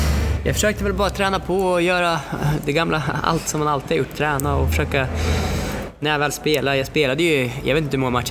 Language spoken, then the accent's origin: Swedish; Uppsala, Uppsala County, Sweden; jag kommer ju från Uppsala